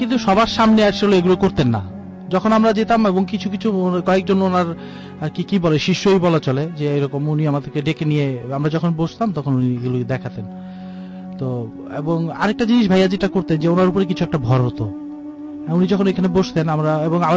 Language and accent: Bangla; Dhaka, Dhaka Division, Bangladesh; born or raised there